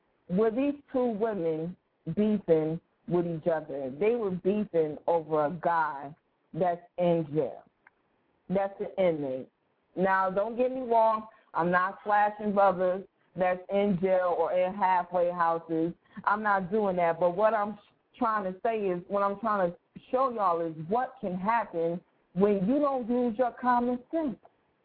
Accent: Pontiac, Michigan, United States; And this is actually out of my hometown, Pontiac, Michigan.

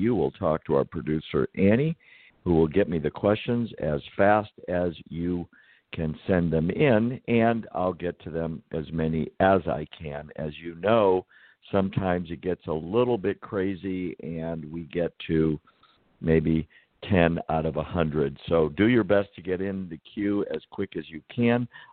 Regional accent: San Diego, California, United States; for San Diego County, my hometown. And I'm interested because I spent a great deal of my life there.

